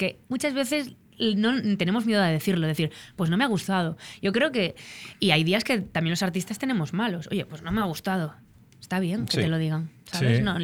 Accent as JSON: {"language": "Spanish", "region": "Galicia", "country": "Spain", "moved": "as an adult", "said": "porque yo me fui de Galicia a estudiar sonido a Madrid"}